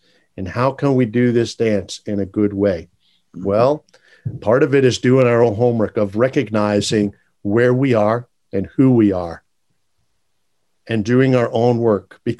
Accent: Germany; now in United States; I am an immigrant. I come to this country from Germany, and I landed in upstate New York in the foothills of the Catskill Mountains. I grew up. Uncle Sam's Navy found me here on the West Coast, and I stayed.

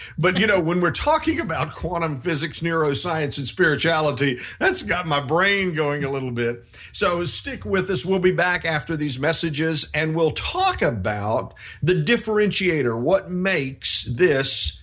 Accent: Southeast, United States; we grew up in especially in the Southeast United States, you know, grew up in church

